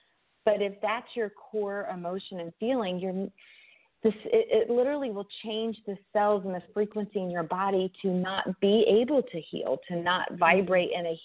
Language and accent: English; Indianapolis, Indiana, United States; now in Las Vegas, United States; Oh, and a place in my hometown, Indianapolis, Indiana, too.